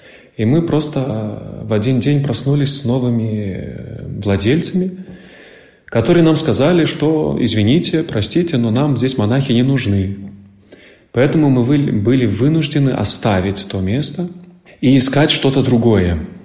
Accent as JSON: {"language": "Russian", "country": "Moldova", "tie": "born or raised there", "moved": "as an adult", "lives_now": "Milan, Italy", "said": "вернусь уже домой, на родину. Я сам родом из Молдавии"}